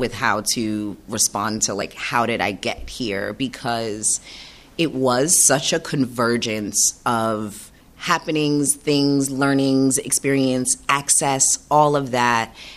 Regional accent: New York City, New York, United States; I grew up in New York City in the 1980s and 1990s, and all that came with that.

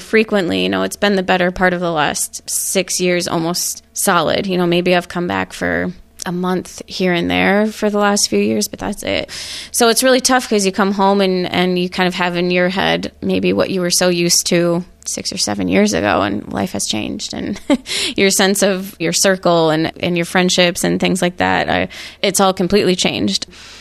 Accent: Chippewa Falls, Wisconsin, United States; Maybe I didn't know about different religions very much growing up in Chippewa Falls, Wisconsin

